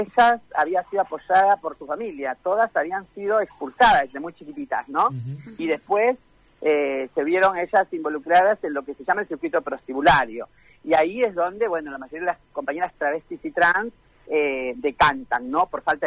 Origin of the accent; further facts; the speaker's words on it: Trujillo, La Libertad, Peru; born there; moved away; Yo nací en Perú, en Trujillo, soy hija de padres trabajadores